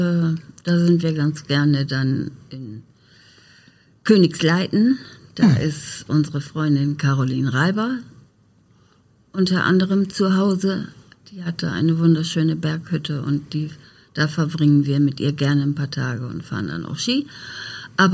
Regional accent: Dangast, Lower Saxony, Germany; War schon meine Heimat als Jugendliche. Ich bin mit dem Fahrrad oft von Oldenburg nach Dangast gefahren.

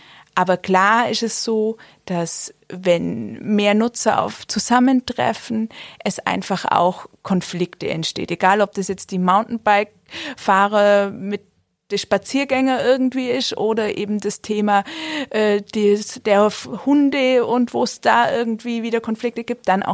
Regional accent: Augsburg, Bavaria, Germany; born there; bin jetzt tatsächlich dann durch die Arbeit nach Augsburg gekommen, bin aber auch gebürtige Augsburgerin, also im Josefinum auf die Welt gekommen.

